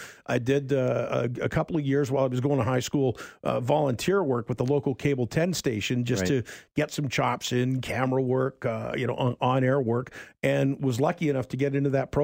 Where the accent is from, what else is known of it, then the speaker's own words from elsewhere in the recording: Kitimat, British Columbia, Canada; born there; Well, I was born in the fabulous metropolis of Kitimat, British Columbia.